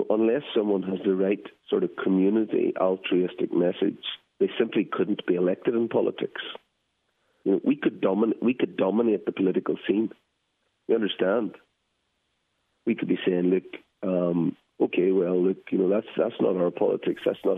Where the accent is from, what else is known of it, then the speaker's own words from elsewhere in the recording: Dungiven, Northern Ireland, United Kingdom; so for example in Dungiven, my hometown, it's lockdown.